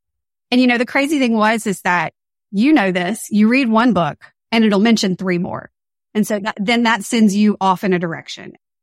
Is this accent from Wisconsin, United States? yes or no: no; Louisiana, United States; also born or lived in Washington, District of Columbia, United States; I'm originally from Louisiana. You probably know that Louisiana is known for its amazing food.